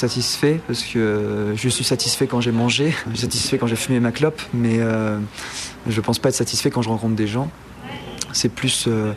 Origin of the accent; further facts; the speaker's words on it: Hauts-de-France, France; j'ai 24 ans. Je suis originaire du Pas-de-Calais, je suis comédien.